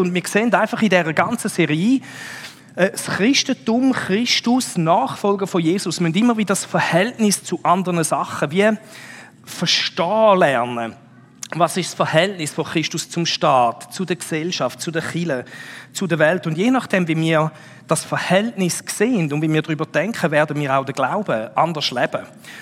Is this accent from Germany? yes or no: no; Switzerland; Das ist so ein bisschen wie, wenn wir als Schweizer würden sagen, Berg.